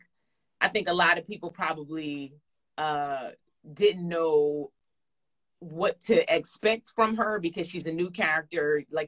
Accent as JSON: {"language": "English", "town": "Philadelphia", "region": "Pennsylvania", "country": "United States", "tie": "born or raised there", "said": "I grew up in Philly. I know the hood."}